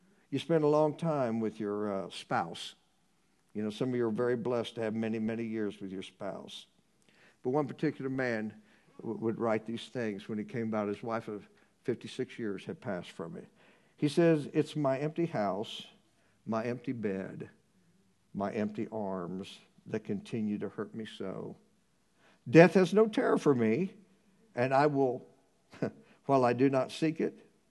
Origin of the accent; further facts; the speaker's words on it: Noblesville, Indiana, United States; As a kid, I grew up in Noblesville, Indiana.